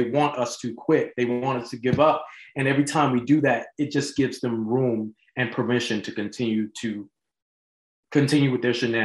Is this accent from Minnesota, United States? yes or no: no; Montgomery, Alabama, United States; you know, I grew up in Alabama, so we often think, oh, racism, that's the South. The first thing people ask me when I say I grew up in Montgomery, they're like, so what was that like?